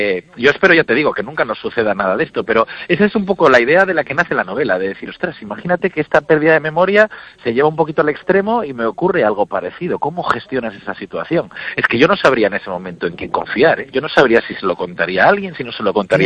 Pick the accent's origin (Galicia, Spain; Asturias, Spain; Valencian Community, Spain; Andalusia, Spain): Galicia, Spain; Vigo; Por lo menos yo soy de Vigo y en Vigo es una cosa que noto de manera exagerada, ¿no?